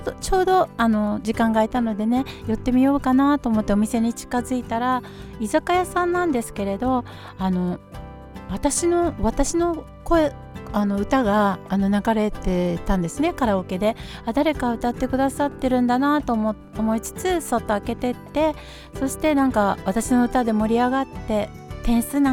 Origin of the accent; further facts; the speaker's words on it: Setagaya, Tokyo, Japan; 実は私世田谷の育ちっていうか幼少の頃世田谷区大原で育ったんですよ。本当にね不思議なことでまた世田谷に戻ってくる形で